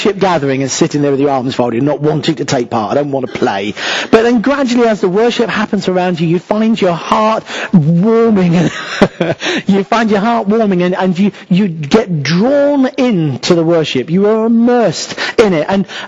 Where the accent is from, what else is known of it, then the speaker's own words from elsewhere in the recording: United Kingdom; because we're too British.